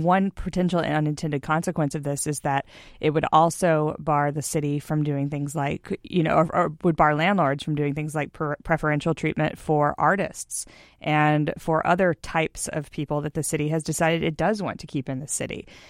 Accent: Houston, Texas, United States; looking at my hometown of Houston

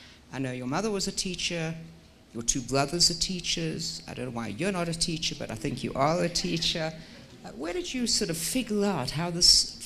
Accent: South Africa; I come from South Africa, which didn't have an independent judiciary

